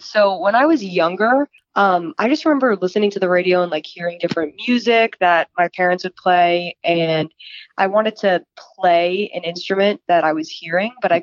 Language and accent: English; New Jersey, United States; now in Boston, United States; So I just go to school at Emerson, which is in like the heart of Boston, but I grew up in New Jersey.